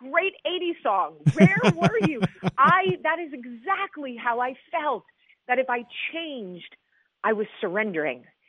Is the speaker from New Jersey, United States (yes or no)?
yes; New Jersey, United States; I think there is something so innate in us when we come from Jersey.